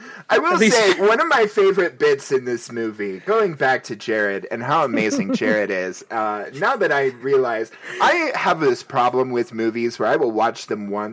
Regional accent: Dallas, Texas, United States; Yes, but not because I was raised in Dallas. It's because I'm queer.

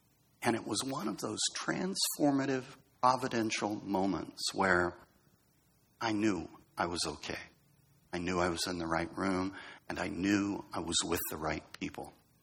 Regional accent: California, United States; I grew up in Southern California, so I don't really get it at a fundamental level.

